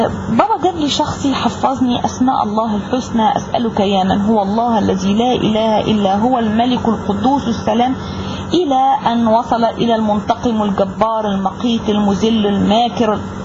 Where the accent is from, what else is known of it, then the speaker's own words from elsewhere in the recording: Egypt; من مصر، نشأت وتربيت في أسرة مسلمة ملتزمة مثقفة بالإسلام